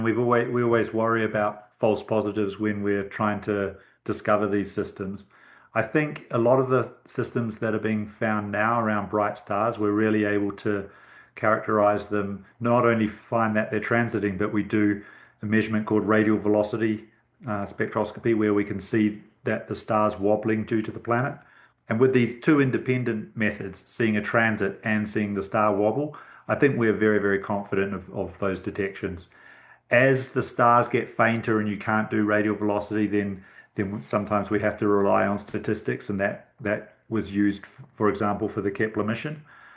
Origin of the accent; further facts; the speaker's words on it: New Zealand; now in England, United Kingdom; Originally, I'm from New Zealand, so I grew up in the dark sky region of New Zealand. But I'm now living in England